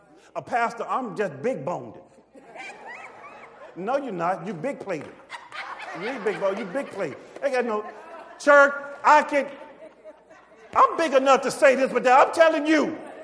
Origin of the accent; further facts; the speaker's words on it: the South, United States; See, I'm from the South.